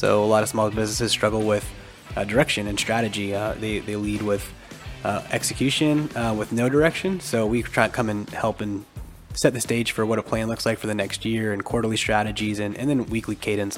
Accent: Centerville, Ohio, United States; Yeah, so, I grew up in Centerville. Yeah. Yeah, grew up in Centerville. Have a lot of family and still in Centerville and Kettering.

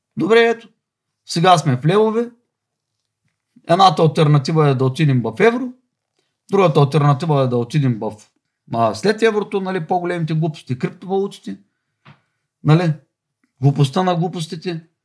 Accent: Varna, Varna Province, Bulgaria; Аз съм от Варна.

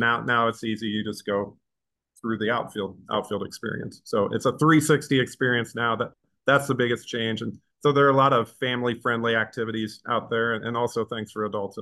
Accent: Illinois, United States; I grew up in Illinois and went to, so downstate Illinois. So people think Illinois, they think Chicago. It's actually closer to St. Louis than Chicago

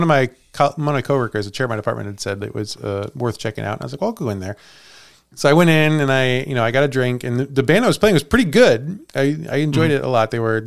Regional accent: Chicago, Illinois, United States; where are you from? And I said, Chicago.

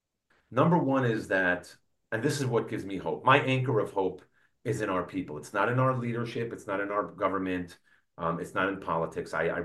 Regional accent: New York, United States; I was born and raised in New York, right? And I lived in a neighborhood.

